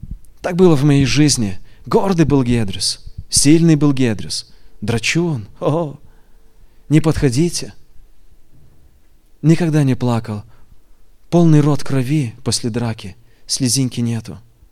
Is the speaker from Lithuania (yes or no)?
yes; Lithuania; Russian is a second language; Простите за мой русский язык, я уже некоторым говорил, я сам литовец коренной